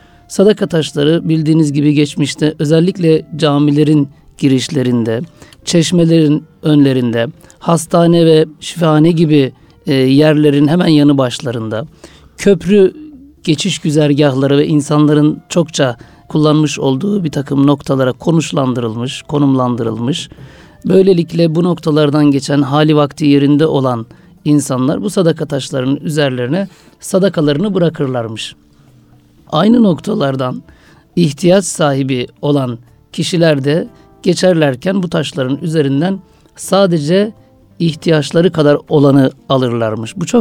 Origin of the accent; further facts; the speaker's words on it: Istanbul, Turkey; 1974 İstanbul doğumluyum. Aslen Sivaslıyım. Doğuma büyüme Üsküdarlıyım.